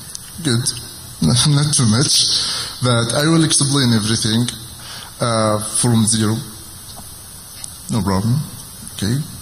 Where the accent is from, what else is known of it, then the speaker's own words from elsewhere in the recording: Egypt; now in Qatar; I am from Egypt.